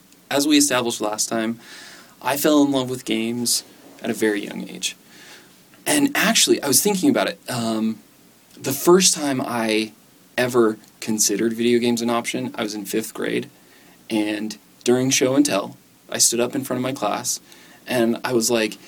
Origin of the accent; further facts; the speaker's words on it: Wyoming, United States; I'm from Wyoming, as we established last time. Wyoming, go Pokes.